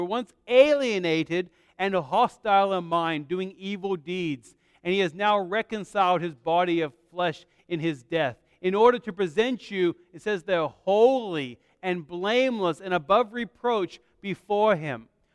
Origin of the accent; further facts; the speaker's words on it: Australia; born there; although I don't sound like it, I was born in Australia.